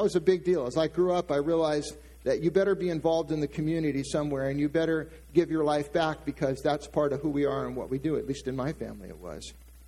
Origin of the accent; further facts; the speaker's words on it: San Diego, California, United States; And of course, I grew up in San Diego, so we had the benefit of the world-famous San Diego Zoo to go to.